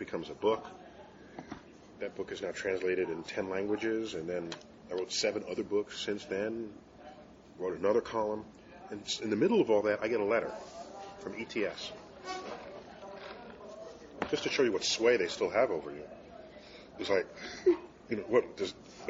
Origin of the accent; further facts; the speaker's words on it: New York, United States; And growing up in New York City, where there is no night sky, it's not a part of what you are.